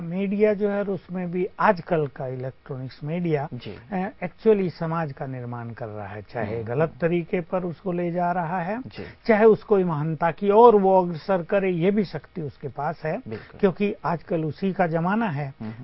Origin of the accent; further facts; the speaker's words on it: Uttar Pradesh, India; हम सोचते हैं हम तो यूपी से हैं, वहां की लठमार भाषा और इनकी मधुर भाषा में कितना अंतर है